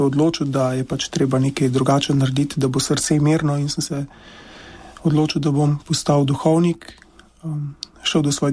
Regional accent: Gradac, Southeast Slovenia, Slovenia; prihajam iz Bele krajine, torej moja mladost je potekala po, če se nekoliko izrazim, po belokranjskih travnikih in stelnikih

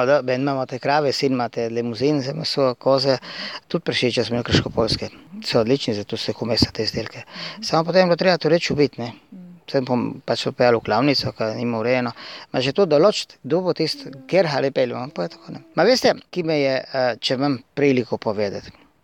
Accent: Gorizia, Slovenia; mi smo, ja, živimo, smo Slovenci, živimo tle in se, so Brda

